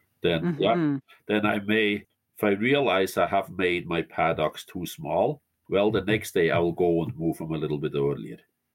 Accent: Switzerland; that's how I grew up in the Swiss Alps.

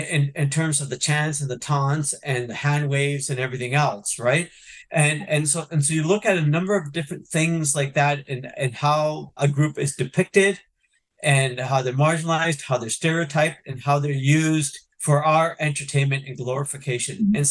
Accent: Ontario, Canada; moved away; also born or lived in Punjab; And I was born in Punjab, Punj meaning five, Jab meaning rivers. So I was born in the land of the five rivers. And what is that family story? What is that migration story? And then where did we settle? We settled in Ontario

